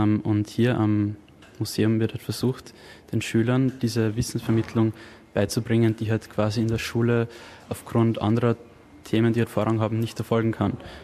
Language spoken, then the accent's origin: German; Linz, Upper Austria, Austria; sieht man auch ein Bild von meiner Heimatstadt Linz